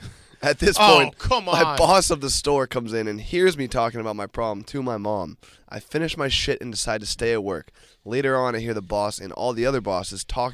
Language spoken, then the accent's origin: English; the South, United States; now in Denver, United States; I'm from the South. I just moved to Denver.